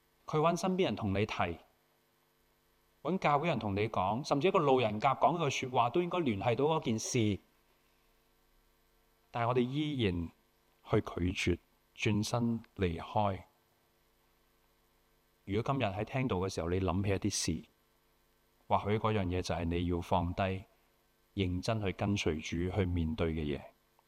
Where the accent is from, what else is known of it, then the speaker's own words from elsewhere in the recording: Hong Kong; 你知道对于我们香港人，我们很熟悉这些挣扎的。